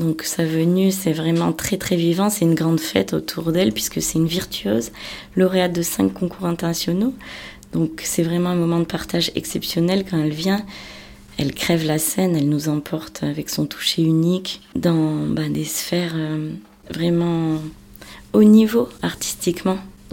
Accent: Auvergne-Rhône-Alpes, France; moved away; also born or lived in Paris / Switzerland / Belgium; pour revenir dans ma région natale en 2020, Ardèche, que j'affectionne.

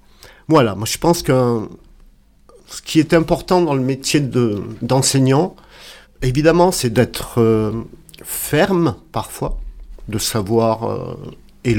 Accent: Auvergne-Rhône-Alpes, France; Alors, je suis né en Haute-Savoie, justement.

